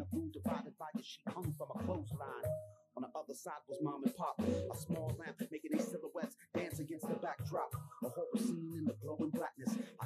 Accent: Queens, New York, United States; born there; She actually left the East Coast. I was born in Queens.

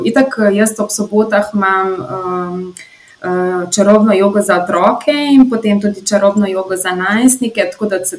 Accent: Ljubljana, Central Slovenia, Slovenia; Drugače sem pa iz Ljubljane

